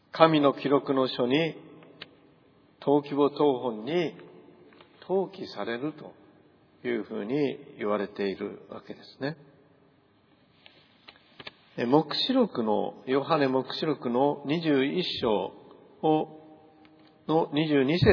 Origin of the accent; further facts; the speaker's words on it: Tokyo, Japan; born there; まあ私は、まあ、1941年11月13日東京で生まれました。